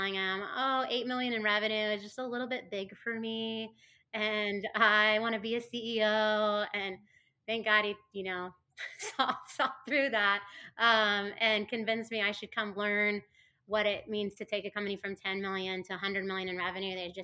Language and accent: English; Lebanon, Indiana, United States; I grew up in Lebanon. It's just northwest of Indianapolis.